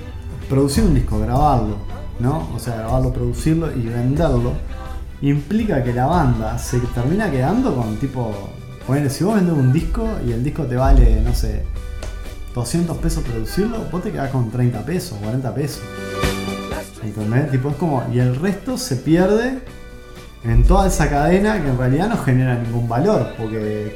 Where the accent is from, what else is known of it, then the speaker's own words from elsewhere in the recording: Uruguay; obviamente soy uruguayo y conozco el cuarteto, conozco los discos.